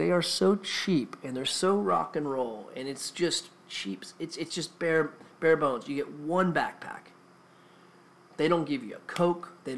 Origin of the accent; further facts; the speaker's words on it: Florida, United States; I grew up in Florida and all that.